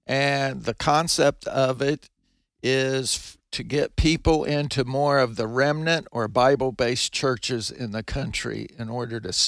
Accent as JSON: {"language": "English", "region": "West Virginia", "country": "United States", "said": "I came originally from West Virginia, got an accounting degree, CPA, and kind of got into the car business by accident."}